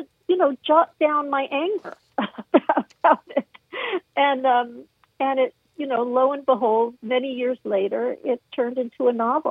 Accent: Malibu, California, United States; Certainly, I grew up in Malibu.

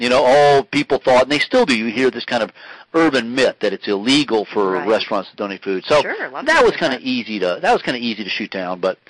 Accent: United States; because, gosh darn it, I'm an American.

